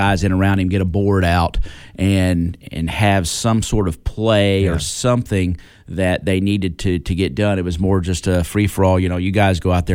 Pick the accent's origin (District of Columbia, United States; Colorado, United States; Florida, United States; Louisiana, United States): Florida, United States; now in Kentucky, United States; at least I've lived in Kentucky for 45 years, never, you know, I came up here from Florida